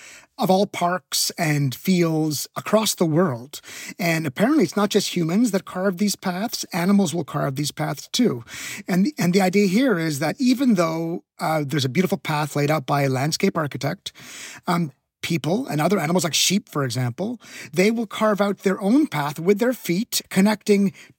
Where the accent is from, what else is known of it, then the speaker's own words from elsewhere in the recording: Canada; So I'm born and raised in Canada, and I grew up with a commercial for a life insurance product